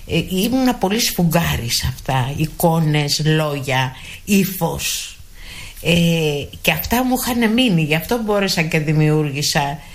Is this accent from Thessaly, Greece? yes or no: no; Ano Syros, South Aegean, Greece; born there; Λοιπόν, εγώ γεννήθηκα στην Άνω Σύρα, απάνω χώρα τη λέγανε τότε.